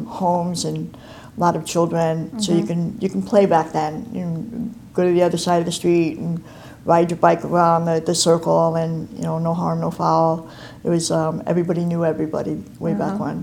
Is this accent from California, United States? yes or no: no; Meriden, Connecticut, United States; In Meriden, Connecticut. I grew up in Meriden, Connecticut. Went to the schools in Meriden as well.